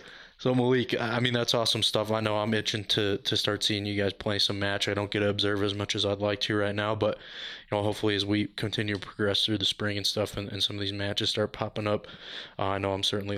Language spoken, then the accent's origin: English; Denver, Colorado, United States; Like I said, I'm born and raised in Denver.